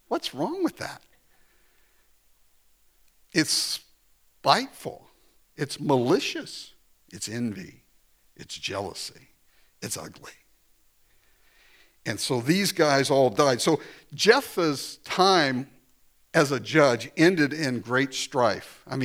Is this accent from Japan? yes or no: yes; Japan; I grew up in Japan.